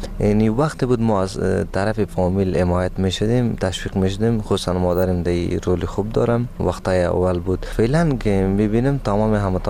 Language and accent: Persian; Afghanistan; ما افغان هستم، نمایندگی از پرچم افغانستان و از سرود ملی میکنم